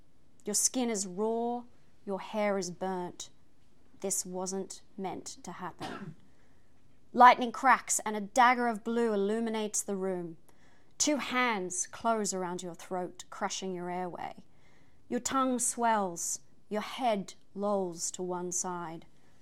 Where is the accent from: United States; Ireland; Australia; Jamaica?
Australia; Mine isn't in Australia, but, you know, we're all Australian women, the three of us.